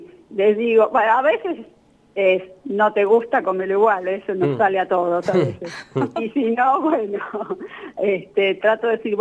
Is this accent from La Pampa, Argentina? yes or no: no; Buenos Aires, Argentina; moved away as an adult; now in Salta, Argentina; Soy de Buenos Aires, pero hace 12 años vivo en Salta, sí.